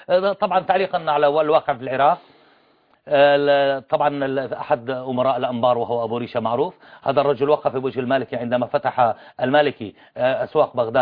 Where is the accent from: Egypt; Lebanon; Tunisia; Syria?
Syria; ونحن كسوريين